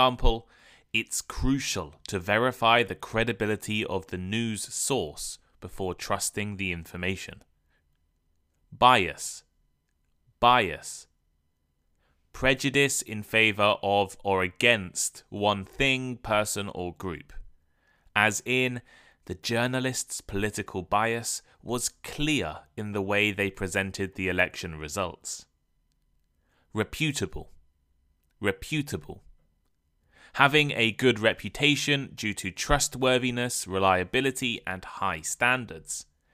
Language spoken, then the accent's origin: English; United Kingdom; now in Japan; I live in Japan, but every morning I read the BBC News from the UK to catch up on news in my home country and around the world.